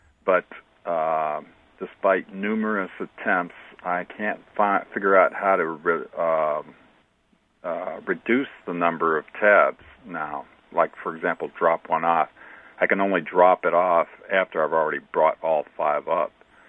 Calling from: Urbana, Illinois, United States

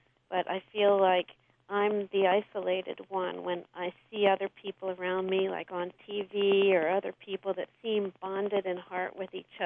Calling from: Ohio, United States; Okay, Katie, hi. I'm calling from Ohio.

